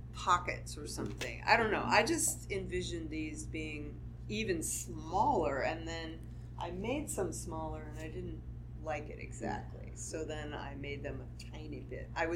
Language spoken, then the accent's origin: English; Iowa, United States; I'm from Iowa.